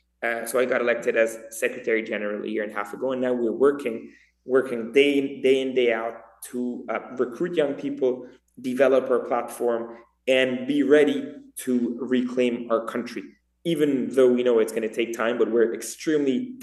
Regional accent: Geneva, Switzerland; I was born in Switzerland, in Geneva, Switzerland, 1989. I grew up there, like so many Lebanese who are actually immigrants.

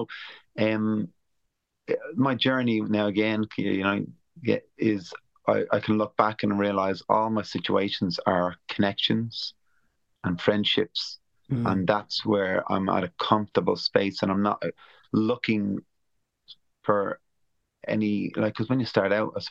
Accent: Ireland; And yeah, so Damon's just someone, obviously, and we're both Irish, that's the connection, and we're kind of similar ages

